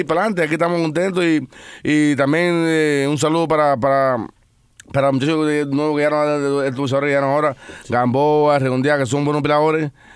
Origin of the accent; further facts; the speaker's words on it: Cuba; nosotros venimos de Cuba